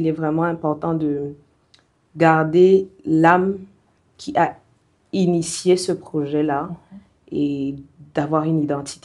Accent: Cameroon; Mais je pense que chez nous, au Cameroun, le souci pour moi

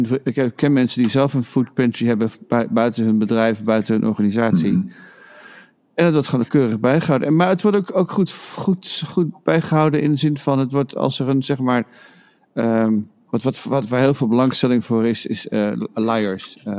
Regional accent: Netherlands; Toen ik opgroeide in Nederland, waren er geen. En ik ben nu net 60 geworden.

